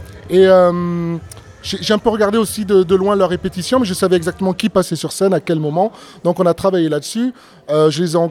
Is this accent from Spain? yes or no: no; Albi, Occitanie, France; ici à Albi, au Carré Public. Et voilà, ça va être super, super cool de revenir un peu dans ma ville natale.